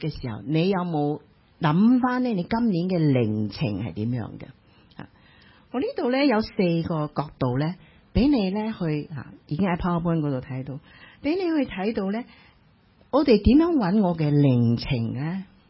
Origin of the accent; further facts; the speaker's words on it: Hong Kong; 我哋香港人好中意讲一句说话